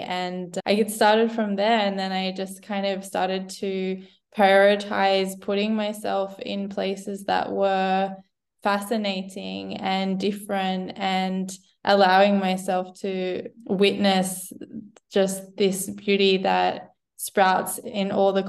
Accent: Australia; I am an Australian Maltese writer, podcast host, and first-time author

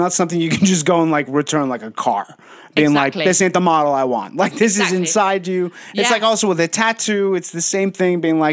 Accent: Canada; now in France; when I came from Canada to Europe after I did like my whole like fitness thing.

